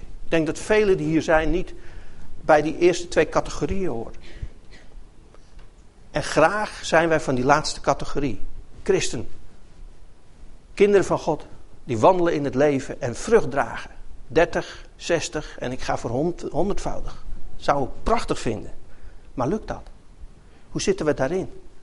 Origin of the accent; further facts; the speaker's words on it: Netherlands; Maar ik ben wel Nederlander.